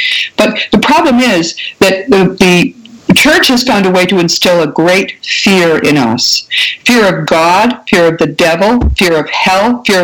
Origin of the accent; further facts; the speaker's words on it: United States; I'm an American, and I think to most Westerners, they seem foreign and exotic.